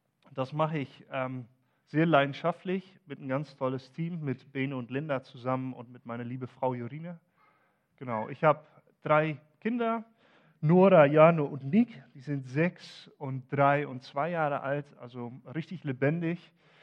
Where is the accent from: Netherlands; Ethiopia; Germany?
Netherlands; ich komme aus den Niederlanden